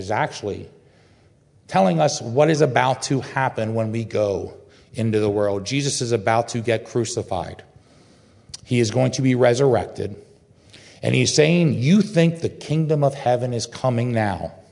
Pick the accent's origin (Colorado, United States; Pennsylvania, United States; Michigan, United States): Pennsylvania, United States; Lancaster; I grew up in Lancaster, Pennsylvania. We had an outhouses with the Amish